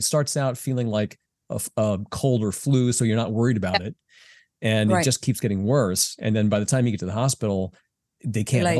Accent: United States; born and raised here in America, but I'm made of many things.

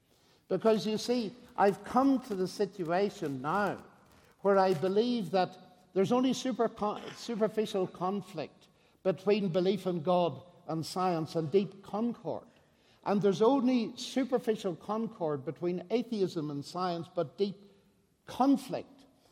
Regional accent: Northern Ireland, United Kingdom; I'm from Northern Ireland. My parents were Christian, but they were not sectarian, which is very remarkable.

